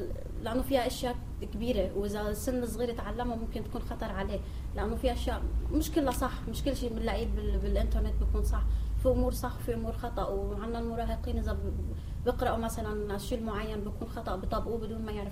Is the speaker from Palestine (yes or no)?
yes; Palestine; انا طبيعتي بلدي الاصلي فلسطين، فهنيك بنزل ثلج